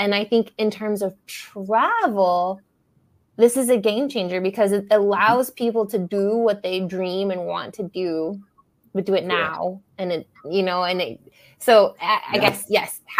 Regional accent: United States; moved away as an adult; now in Mexico; I'm an expat. I spent, you know, I'm from the United States, live in Mexico, came here in my early 20s.

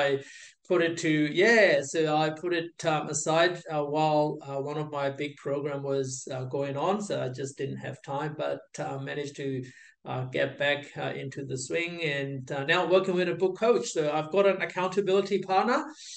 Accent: Australia; So even though I can't say good day, mate, full on, I'm almost there. So I am Australian.

